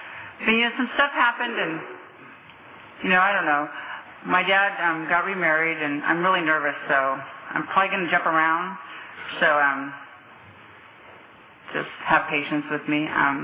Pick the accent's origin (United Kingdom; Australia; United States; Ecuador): United States; Porterville, Utah; I'm an alcoholic, and I'm from Porterville. Not Springville.